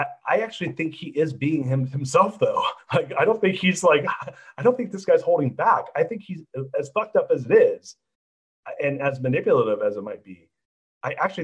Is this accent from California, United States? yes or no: yes; California, United States; also born or lived in San Francisco; And I grew up in Orange County.